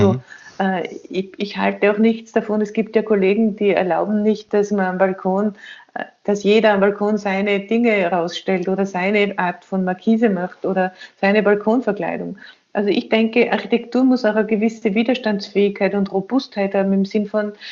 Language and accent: German; Austria; so wie man es bei uns in Österreich so stark sieht